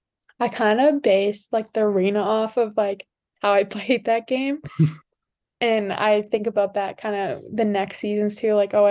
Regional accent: Western Canada, Canada; I'm in from Western Canada, so the WHL is pretty popular too.

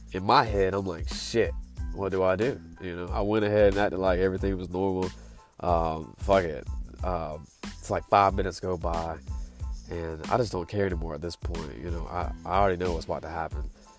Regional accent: Greenville, South Carolina, United States; because I'm from Greenville, South Carolina, you need to get your license situated.

